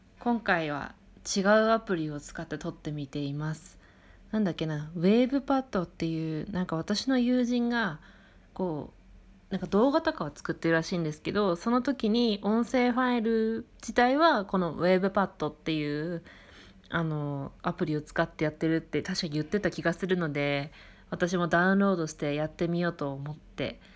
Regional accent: Tohoku, Japan; そもそも私のイントネーションがおかしいんですよ私の地元っていうのがイントネーションがこうずっと平坦な場所の人なんですよね、私って。

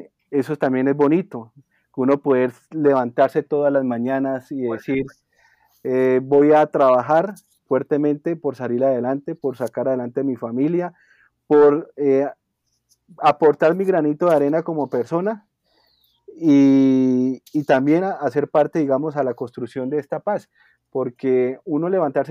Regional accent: Colombia; abracémonos como colombianos, como país hermoso que somos

